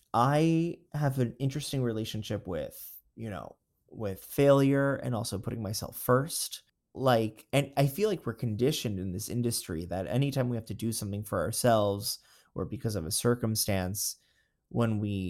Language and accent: English; Florida, United States; also born or lived in Long Island; I'm a New Yorker, I was born in Long Island and, you know, can't move to Florida, grew up in Florida.